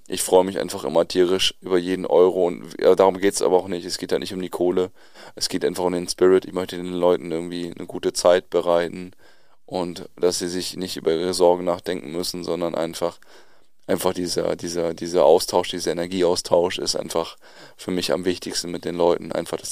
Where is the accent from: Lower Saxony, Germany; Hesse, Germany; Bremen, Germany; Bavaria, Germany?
Lower Saxony, Germany; Varel; Ich komme eigentlich aus Friesland, aus Varel. Da bin ich aufgewachsen und bin seit 2017 in Osnabrück.